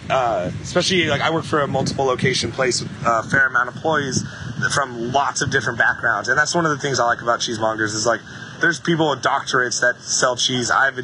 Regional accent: Midwest, United States; I'm from the Midwest.

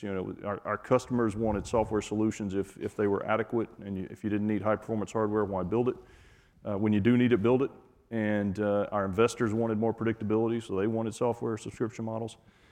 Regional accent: Georgia, United States; I am originally from Georgia, and I literally grew up on a small farm on a dirt road.

